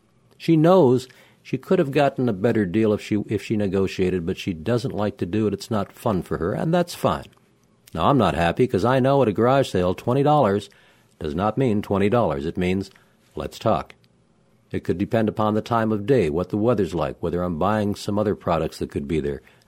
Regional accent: Toronto, Ontario, Canada; First snowstorm in my hometown of Toronto comes about November sometime.

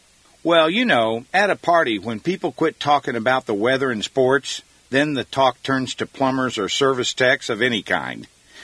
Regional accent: Kansas City, Missouri, United States; After all, I am from Kansas City, the home of Hallmark cards

